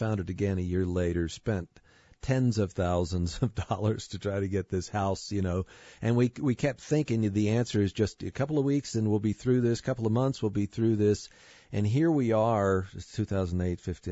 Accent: West Virginia, United States; set it where I grew up in West Virginia in Dogwood.

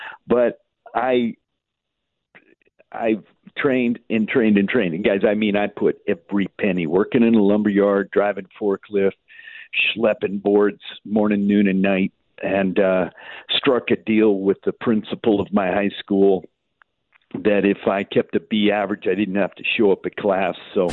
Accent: Homer, Alaska, United States; born there; Well, you know, I was born in Homer, Alaska

